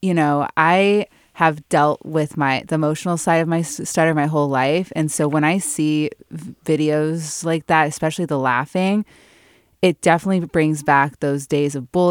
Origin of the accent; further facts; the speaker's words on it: Los Angeles, California, United States; I was in my hometown in Los Angeles